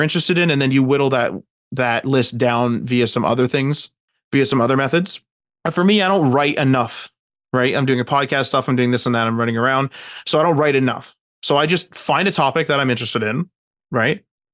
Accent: Canada; I know I could go to google.ca for Canada since we are Canadian

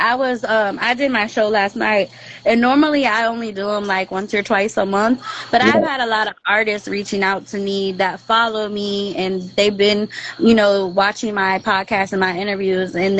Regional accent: New Orleans, Louisiana, United States; I'm from New Orleans. I can shake.

